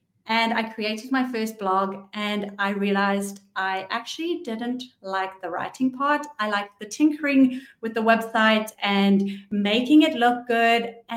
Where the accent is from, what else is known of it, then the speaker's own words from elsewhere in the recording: South Africa; moved away as an adult; also born or lived in Paris, France / London, United Kingdom; So I packed my bags and I moved from South Africa, which is where I'm originally from. And I moved to Paris and I was a nanny there for a year. And then I moved to London and I lived in London for 8 years